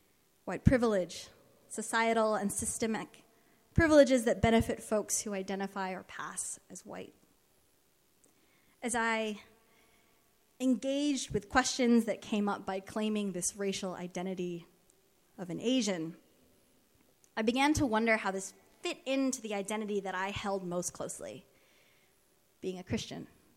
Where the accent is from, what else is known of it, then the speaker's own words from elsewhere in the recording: Dubai, United Arab Emirates; also born or lived in Philippines; now in United States; I'm Filipina. I grew up in Dubai in the Middle East and attended a small liberal arts school in St. Paul, Minnesota.